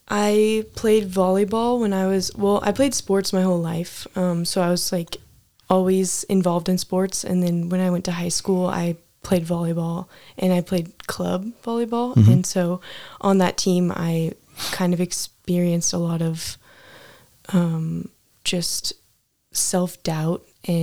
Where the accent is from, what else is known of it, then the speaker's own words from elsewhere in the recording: Lynden, Washington, United States; Yeah, I was born and raised in Linden.